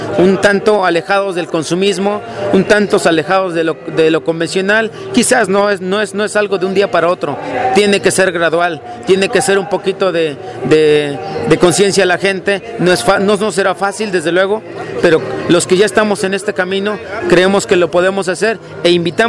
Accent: Mexico; nosotros, como mexicanos, no tenemos un déficit de energía eléctrica.

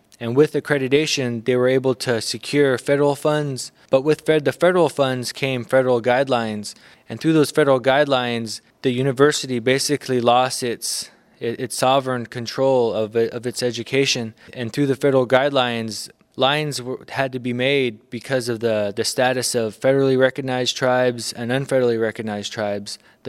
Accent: Rocky Ridge, Arizona, United States; now in Bay Area, United States; I'm Dene from Arizona, from a place called Denebito, but some people know it as Rocky Ridge. I came out here in 2003 when the school was accredited, and I've been living in the Bay Area

